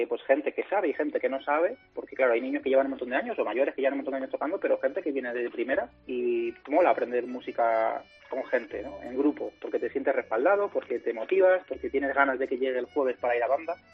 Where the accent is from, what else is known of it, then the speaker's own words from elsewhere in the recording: Madrid, Community of Madrid, Spain; now in Collado Mediano, Spain; toda mi infancia la viví en Madrid, pero bueno, pues el amor, eso que dicen que el amor mueve todo, pues me vine a vivir a Sierra, Collado Mediano